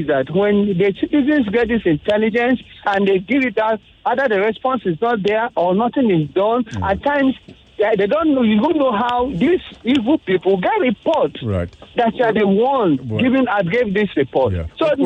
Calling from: Lekki, Lagos, Nigeria; I'm calling you from Lekki.

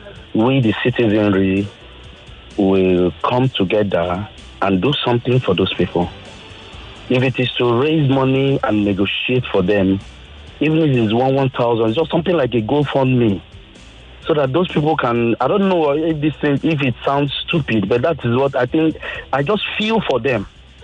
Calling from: Ikorodu, Lagos, Nigeria; I'm calling from Ikorodu.

